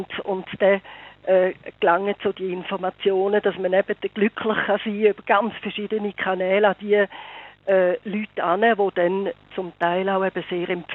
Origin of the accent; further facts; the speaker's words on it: Switzerland; auch bei uns in der Schweiz